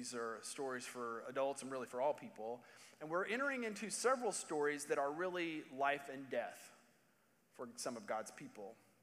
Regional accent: Indiana, United States; I was from Indiana, and they said, "You talk like a hick." And I'm like, "No, I'm from Indiana. People from Kentucky have an accent, but we don't."

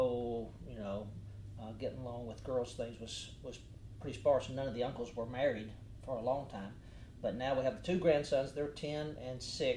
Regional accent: Alabama, United States; In case people don't know, I am from Alabama. I keep that a secret for the most part.

